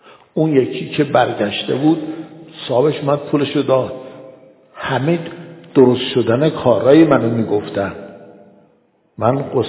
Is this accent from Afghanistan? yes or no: no; Iran; born there; ما در ایران متولد شدیم، پدر و مادرمون هم شیعه بوده